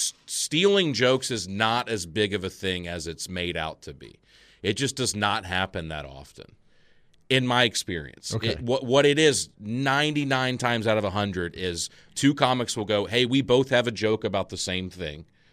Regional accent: Montgomery, Alabama, United States; now in Nashville, United States; He lives in a trailer park like Opelika, Alabama, and I'm from Montgomery. So we were like not far from each other. And then we met here in Nashville.

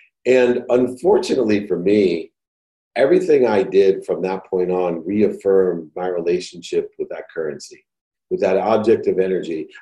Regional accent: Akron, Ohio, United States; And I grew up in Akron, Ohio, with a single mom, six kids, a mom who worked two jobs just to support us with food and clothes.

